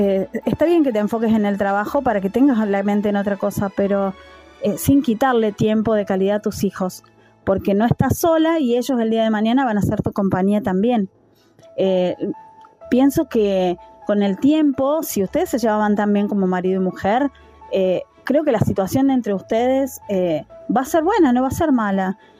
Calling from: Argentina; desde Argentina

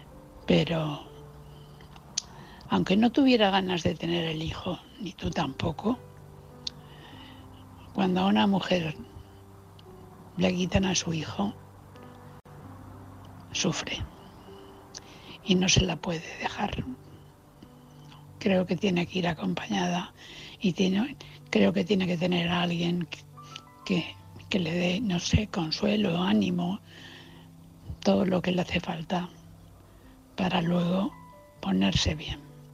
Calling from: Valencia, Valencian Community, Spain; de Valencia.

